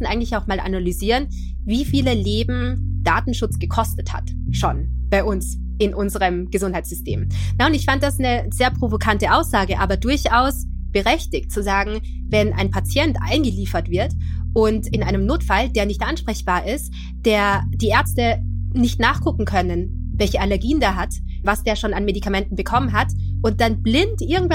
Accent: Linz, Upper Austria, Austria; ich bin ursprünglich Linzerin, gebürtige Linzerin aus Oberösterreich, habe Medizin dann in Wien studiert

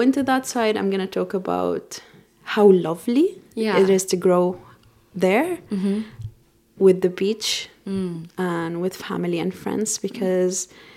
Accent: Gaza Strip, Palestine; now in Dublin, Ireland; Well, I'm from Palestine, specifically Gaza. I came to Ireland after a long year of preparation to study my master's here in UCD.

